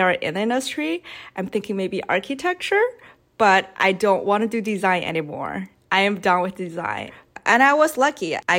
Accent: Beijing, China; I grew up in China, Beijing. It's a very historic city, and I grew up in historic neighborhoods.

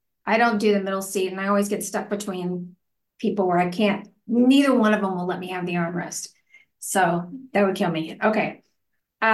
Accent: Texarkana, Texas, United States; now in Austin, United States; I live in Austin, Texas. I grew up in Texarkana, Texas, which is twice as nice. It's half in Arkansas and half in Texas. I was from the Texas side.

